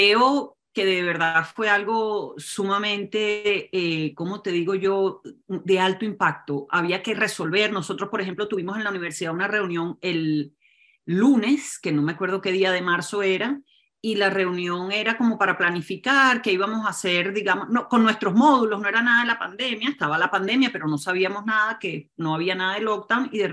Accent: Venezuela; Yo nací, crecí en Venezuela con padres alemanes, pero pues allí nací, ahí crecí. Y es un país con una inmensa inequidad social, realmente una cosa terrible

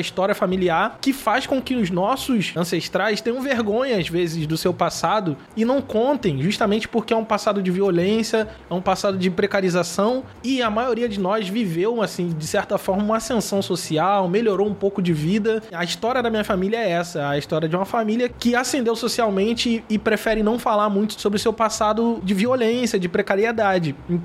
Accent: Nova Iguaçu, Rio de Janeiro, Brazil; eu sou nascido e criado em Nova Iguaçu, na Baixada Fluminense, no Rio de Janeiro, só que a minha avó sempre contou que ela veio de Campos, né, que é uma cidade aqui no interior do Rio de Janeiro, no norte do Rio.

